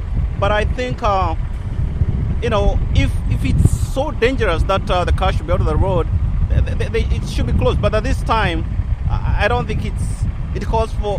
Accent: Georgia, United States; I come from Georgia.

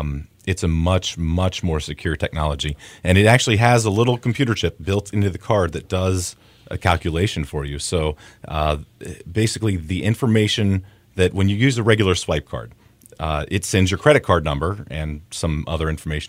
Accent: Maryland, United States; I grew up here in Frederick County.

